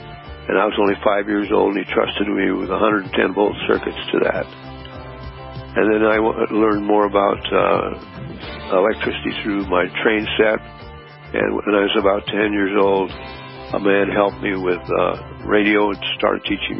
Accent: Portland, Oregon, United States; And I grew up in Portland, Oregon. It was voted in 1949 as the most beautiful city in the United States.

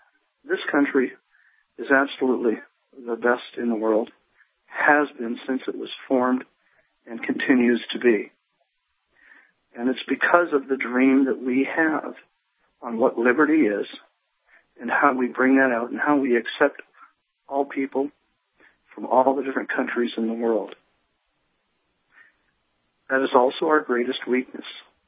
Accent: Canada; moved away; And it was difficult, me being a Canadian coming down to this country, and my heritage is German.

